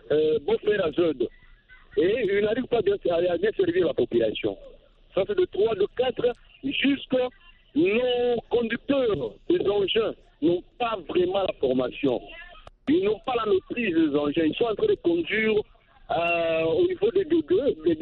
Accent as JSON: {"language": "French", "country": "DR Congo", "said": "chez nous en RDC on l'utilise."}